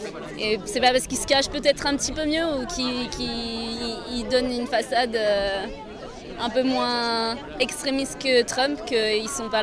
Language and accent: French; France; also born or lived in England; je suis venue en France, enfin, je viens de France, j'ai étudié en Angleterre.